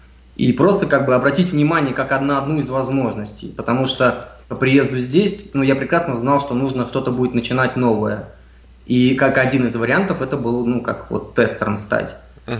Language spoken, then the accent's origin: Russian; Russia; now in Miami, United States; Я приехал из России. Так. Живу в Майами вот уже год.